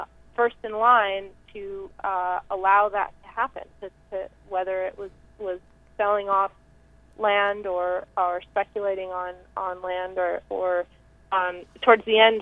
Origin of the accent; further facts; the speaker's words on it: California, United States; this feeling that something has been taken away from me as Californian by change or by immigration